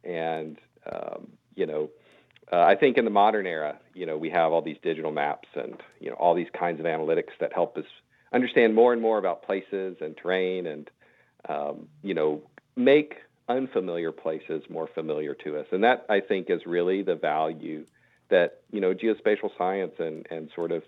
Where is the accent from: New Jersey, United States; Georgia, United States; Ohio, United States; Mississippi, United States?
Mississippi, United States; Clinton; So originally I'm from Clinton, Mississippi, so right down the road there from Vicksburg.